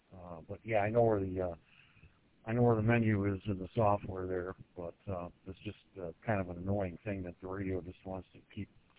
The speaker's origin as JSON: {"language": "English", "town": "Ferndale", "region": "Michigan", "country": "United States", "said": "I'm from Ferndale, Michigan."}